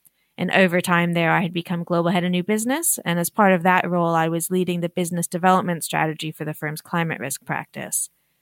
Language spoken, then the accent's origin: English; California, United States; I grew up in Southern California. We were always outside, always on the beach, always hiking.